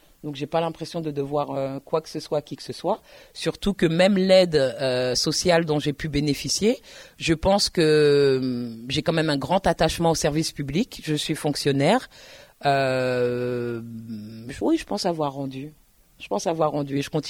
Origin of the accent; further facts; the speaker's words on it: France; oui, je suis française et je n'en ai absolument rien à faire